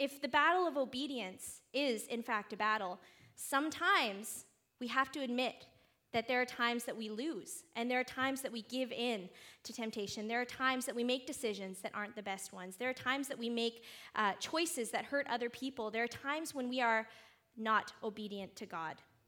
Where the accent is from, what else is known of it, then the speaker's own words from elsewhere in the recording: Vancouver, British Columbia, Canada; I'm from Vancouver. I can say it.